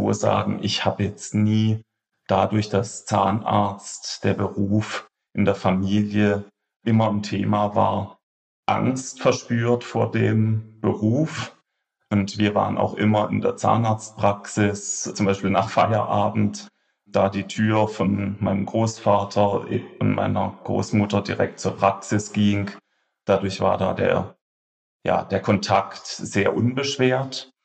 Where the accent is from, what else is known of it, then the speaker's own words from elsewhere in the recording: Kehl, Baden-Württemberg, Germany; also born or lived in Freiburg; ich bin 40 Jahre alt. Und komme gebürtig aus dem schönen Badnerland, aus Kehl am Rhein. Das ist die Grenzstadt zu Straßburg und dort bin ich aufgewachsen